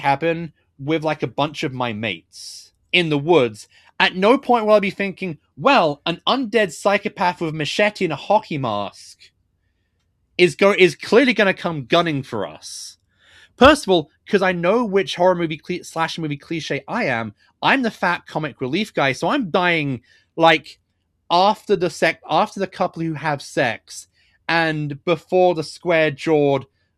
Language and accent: English; United Kingdom; Sorry, I'm British.